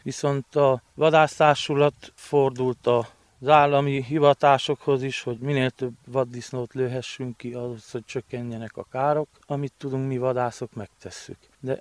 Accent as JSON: {"language": "Hungarian", "town": "Székelyvaja", "region": "Mureș County", "country": "Romania", "tie": "born or raised there", "said": "Igen, tehát a szülőfalum is a vadászterülethez tartozik."}